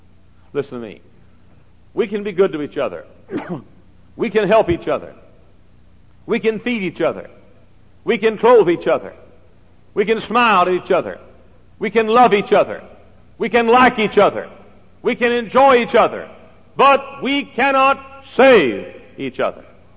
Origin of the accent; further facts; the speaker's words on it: Dallas, Texas, United States; I preached this last week in Richardson, Texas, which is just a few miles north of Dallas, Texas, my hometown.